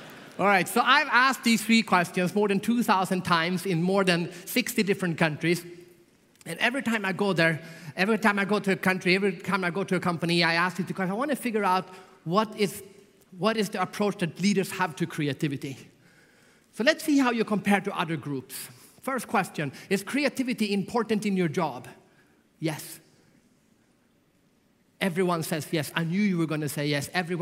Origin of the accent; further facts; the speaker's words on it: Sweden; For example, I'm from Sweden. In Sweden, in Europe, it will tend to be maybe 60 to 80%.